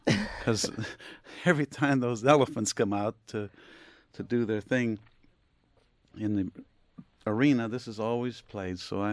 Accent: Aliquippa, Pennsylvania, United States; Well, around my hometown, in Aliquippa.

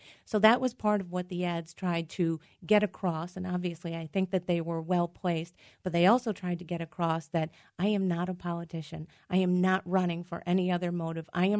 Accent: Scranton, Pennsylvania, United States; I moved back to my hometown of Scranton, and I took that job.

